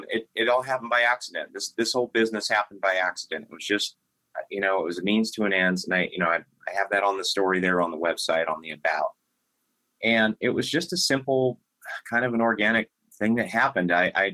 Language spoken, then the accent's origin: English; Oakland, California, United States; born there; Well, you know, I was born in Oakland, California, 1962.